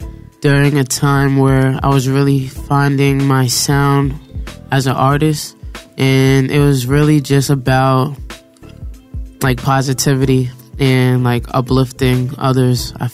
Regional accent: Amityville, New York, United States; I'm from Amityville, New York. That's in Long Island.

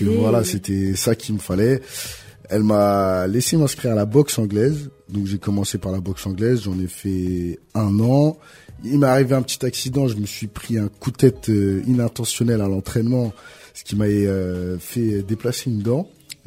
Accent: Torcy, Île-de-France, France; Moi, je viens de Torcy.

